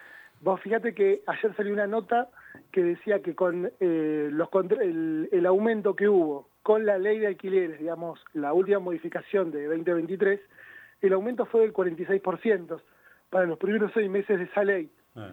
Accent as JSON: {"language": "Spanish", "region": "Río Negro", "country": "Argentina", "said": "Yo particularmente soy de Río Negro, sí."}